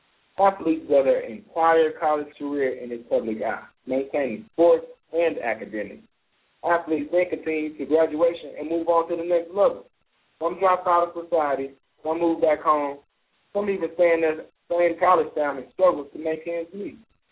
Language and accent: English; Muskogee, Oklahoma, United States; So I spent the next 6 months back home in my hometown, Muskogee, Oklahoma, before moving back to Lubbock.